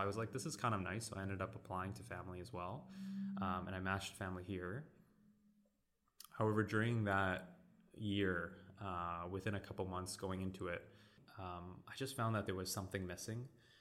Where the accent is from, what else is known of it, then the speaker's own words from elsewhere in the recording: Vancouver, British Columbia, Canada; So I am a second year ENT resident here at UBC. I am kind of born and raised in Vancouver. I did my undergrad here in kinesiology at UBC, and I did my med school here as well.